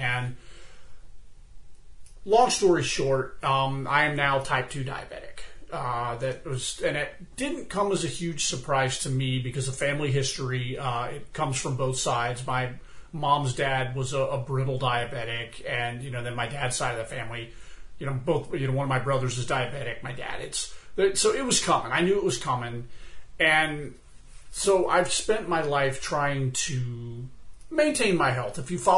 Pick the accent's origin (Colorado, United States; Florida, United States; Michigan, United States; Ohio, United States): Florida, United States; Man, August, halfway through the summer, I'm from Florida.